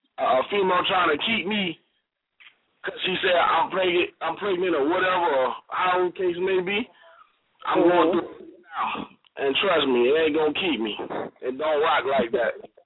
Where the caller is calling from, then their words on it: Macon, Georgia, United States; I'm calling from Macon, Georgia.